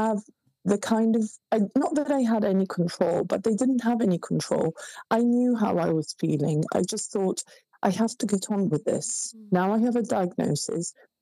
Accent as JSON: {"language": "English", "country": "Italy", "tie": "born or raised there", "said": "And I was going to Italy because we were married in Italy, in my hometown."}